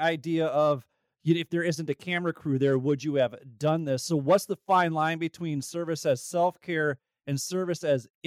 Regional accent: Minnesota, United States; And what's even wilder is we're both from Minnesota.

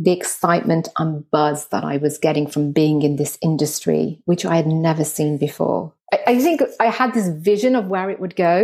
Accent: Birmingham, West Midlands, United Kingdom; accent: Birmingham twang; In the Midlands. Don't ask me to say Birmingham because I'll say

